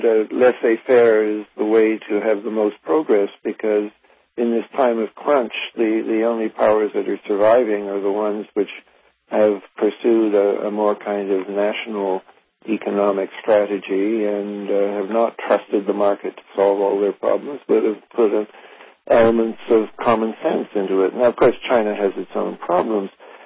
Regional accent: Canada; I'm a former diplomat, and also because I'm a Canadian

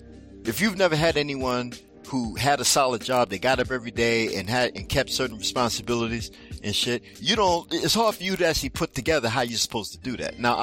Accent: India; And as an Indian, I can fucking say that.

